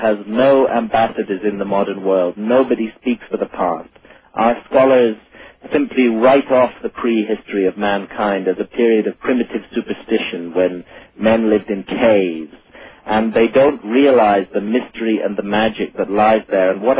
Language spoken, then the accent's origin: English; Edinburgh, Scotland, United Kingdom; born there; also born or lived in India; I was born in 1950 in Edinburgh in Scotland, so I'm 45 years old now.